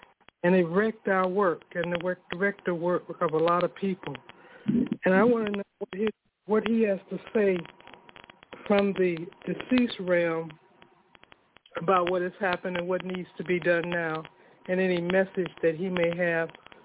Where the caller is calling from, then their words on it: Pembroke Township, Illinois, United States; I'm calling from Pembroke Township, Illinois.